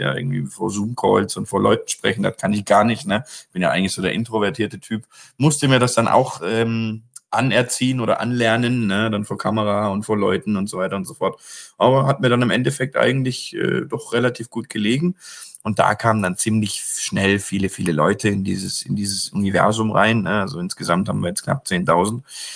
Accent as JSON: {"language": "German", "region": "Baden-Württemberg", "country": "Germany", "said": "Gerade so als Schwabe, wir haben es ja so gerne, scharfe Häuslebauer."}